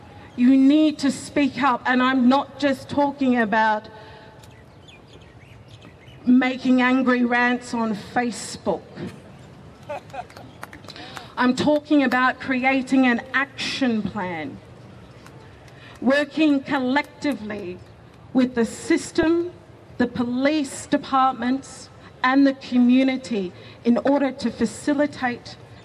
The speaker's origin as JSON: {"language": "English", "country": "Australia", "tie": "born or raised there", "said": "The fact that I'm born and raised in Australia and I can't go to a store without getting pulled up because I look suspicious, that says something."}